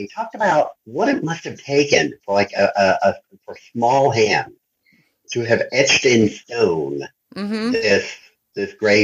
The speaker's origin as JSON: {"language": "English", "region": "Kentucky", "country": "United States", "said": "I'm from Eastern Kentucky, and we make a lot of to-do with funerals."}